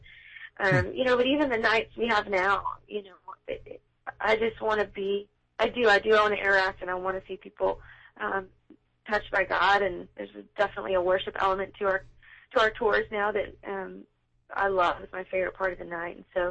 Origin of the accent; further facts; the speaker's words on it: Orlando, Florida, United States; also born or lived in Atlanta; now in Nashville, United States; I actually didn't grow up in New York. A lot of people think that I was born there, but I grew up in Orlando. So I moved to Nashville in about 2007